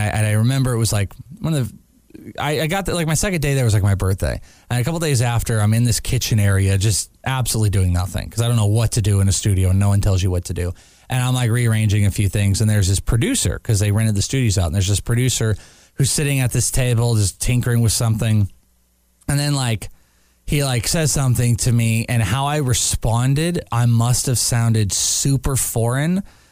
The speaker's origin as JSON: {"language": "English", "region": "Arizona", "country": "United States", "said": "And I was just like, no, I'm from Arizona."}